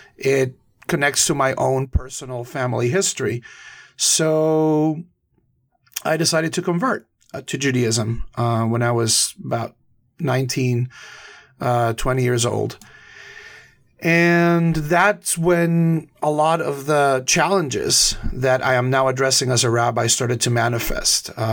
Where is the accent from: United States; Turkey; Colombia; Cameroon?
Colombia; I was born in Colombia 39 years ago to a middle-class Catholic family.